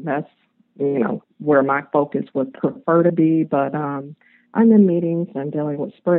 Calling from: Charlotte, North Carolina, United States; I am calling from Charlotte, North Carolina.

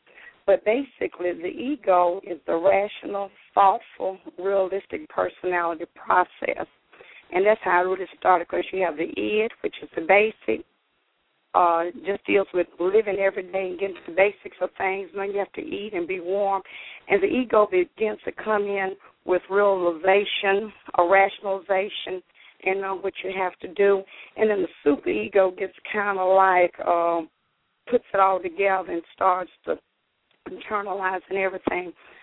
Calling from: Florida, United States; I'm calling from Florida, and I'm enjoying hearing you.

